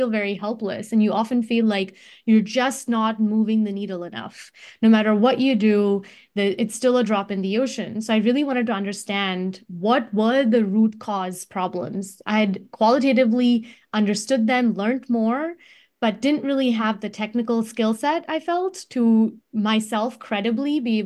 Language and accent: English; Mumbai, Maharashtra, India; Yeah, so I come from India. I'm from Mumbai, and I've traveled and lived in different cities and small towns all over Maharashtra. And most recently spent my high school years in Mumbai